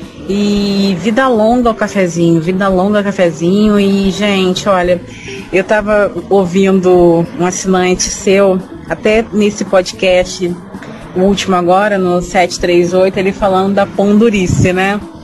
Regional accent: Volta Redonda, Rio de Janeiro, Brazil; Eu sou de Volta Redonda, Rio de Janeiro.

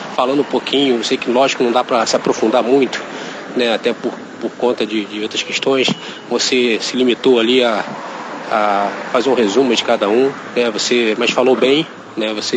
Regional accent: Rio de Janeiro, Brazil; Tenho 34 anos. Sou do Rio de Janeiro.

